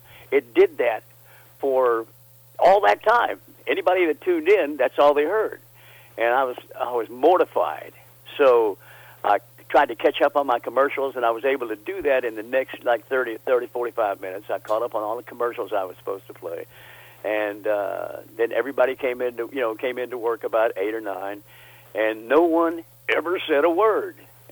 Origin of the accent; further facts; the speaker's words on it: Memphis, Tennessee, United States; also born or lived in Mississippi; I grew up in Memphis and Mississippi, and I used to kid around saying Memphis, the capital of Mississippi, but that's northern Mississippi mostly.